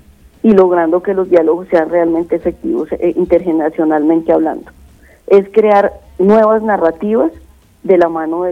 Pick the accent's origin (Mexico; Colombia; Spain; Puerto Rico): Colombia; somos colombianos para ver el partido de fútbol, pero no somos colombianos para rescatar patrimonio.